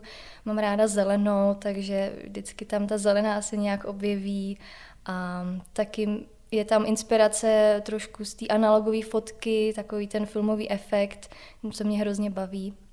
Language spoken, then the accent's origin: Czech; Prague, Czechia; now in Australia; Vyrostla jsem na kraji Prahy, v rodinném domku, a právě u lesa velkého a se zahrádkou.